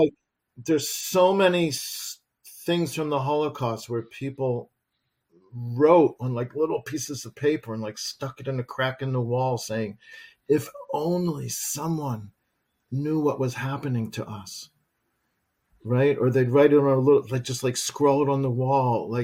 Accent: United States; Okay, so I grew up in America in a very, you know, comfortable, reasonably easy life in the late 1960s.

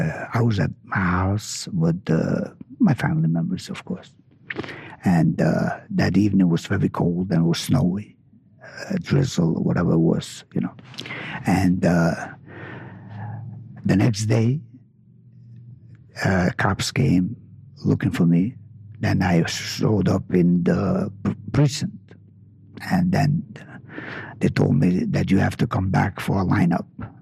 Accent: New York City, New York, United States; Yeah, I grew up in New York City. My life. I lived there all my life.

